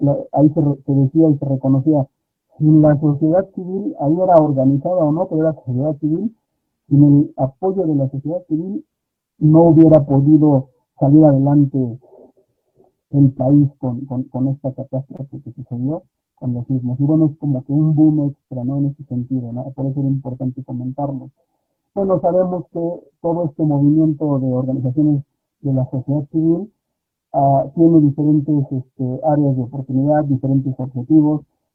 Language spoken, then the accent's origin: Spanish; Hidalgo, Mexico; pero somos de acá del Estado de Hidalgo.